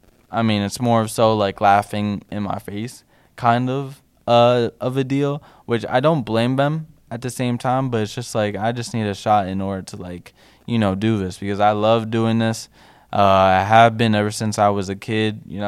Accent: New York, United States; And, I'm from New York. Like, I love the Knicks as well

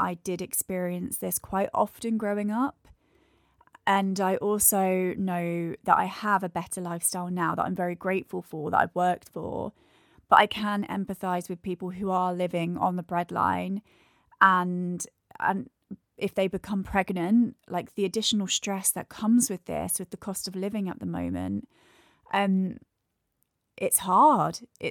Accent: London, United Kingdom; I'm actually from London, so this is my hometown. I didn't grow up wealthy. I'm from a single parent family

